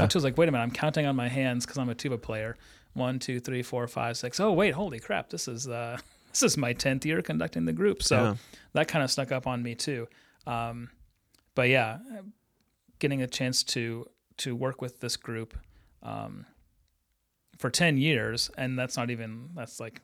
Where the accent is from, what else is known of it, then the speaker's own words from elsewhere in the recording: Ames, Iowa, United States; I grew up in Ames, Iowa, and Ames has a very strong community municipal band there.